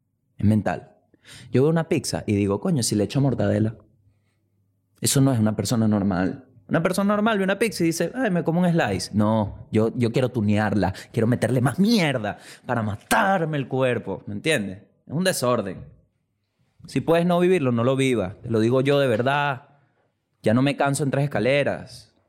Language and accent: Spanish; Venezuela; mi responsabilidad acá como un venezolano que está dándole un mensaje a otro venezolano